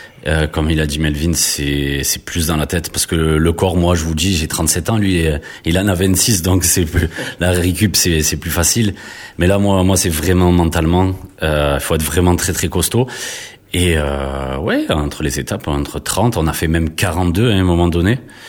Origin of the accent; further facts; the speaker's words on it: Marseille, Provence-Alpes-Côte d'Azur, France; moi, franchement, en tant que Marseillais